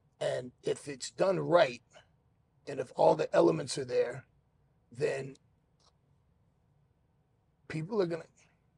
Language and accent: English; Miami, Florida, United States; I'm from Miami.